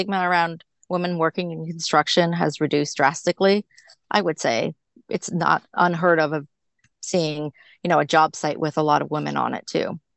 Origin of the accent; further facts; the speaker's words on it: Toronto, Ontario, Canada; now in United States; So I'm actually Canadian. I live in the States right now, but I grew up in Toronto area